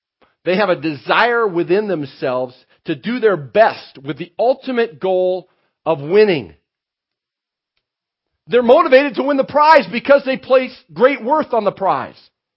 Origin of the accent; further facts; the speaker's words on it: Minnesota, United States; I grew up in Minnesota. I still don't understand, you know, anyway.